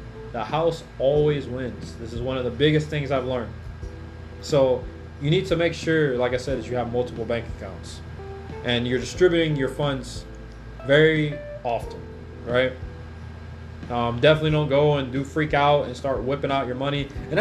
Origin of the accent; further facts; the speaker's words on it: Anchorage, Alaska, United States; because, you know, I grew up in Alaska and Anchorage.